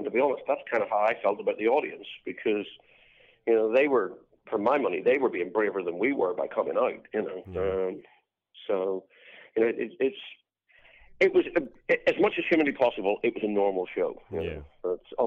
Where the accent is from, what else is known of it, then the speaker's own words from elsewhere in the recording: Belfast, Northern Ireland, United Kingdom; growing up in Belfast, one of the sort of the things that I was denied was bands coming to play.